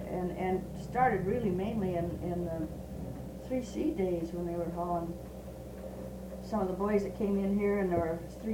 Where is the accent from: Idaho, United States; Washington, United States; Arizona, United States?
Idaho, United States; Sandpoint; also born or lived in Clearwater; we came from Clearwater area, but we were raised in Sandpoint.